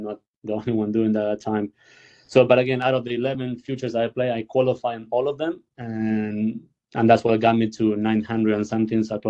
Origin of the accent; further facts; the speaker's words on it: Argentina; English is a second language; play with all these junior guys, you know, from Argentina, like Coria and Albanian. Coria is from my hometown, so I will go back in December and I will train with him.